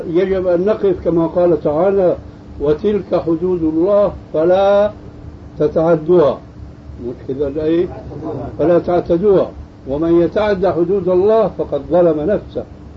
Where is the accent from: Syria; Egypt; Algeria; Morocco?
Syria; عندنا في سوريا